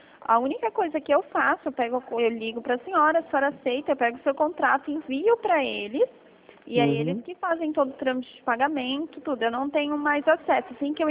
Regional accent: Americana, São Paulo, Brazil; Eu sou aqui de São Paulo, americana.

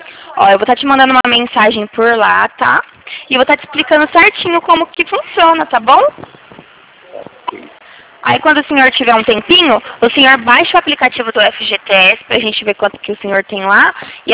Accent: Itatiba, São Paulo, Brazil; Daí eu sou aqui de Itatiba.

